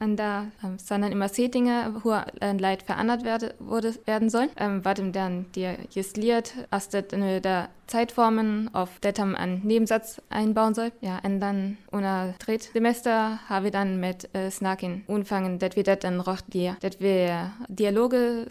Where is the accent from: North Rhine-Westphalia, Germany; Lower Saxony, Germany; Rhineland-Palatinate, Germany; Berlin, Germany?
North Rhine-Westphalia, Germany; Halle; now in Kiel, Germany; ich bin 25 Jahre alt und ich bin aus Nordrhein-Westfalen, aus Halle-Westfalen, das ist bei Bielefeld